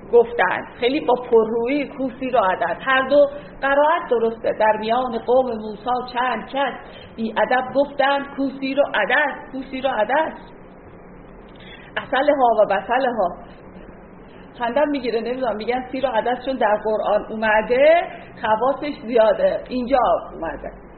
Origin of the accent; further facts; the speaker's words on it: Iran; ما خودمون ایرانی ها یه ذره تفکر قحطی زده هم داریم، همش انبار میکنیم، همه چی در حال انبار کردنی و بله واقعا چون در شرایط جنگ بزرگ شدیم